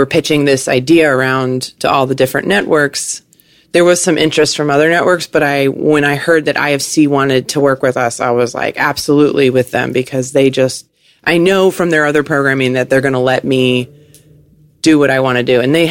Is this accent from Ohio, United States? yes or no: no; Virginia, United States; also born or lived in New York; I grew up in Virginia on the East Coast, which is the suburbs. It's Southern culture and car culture.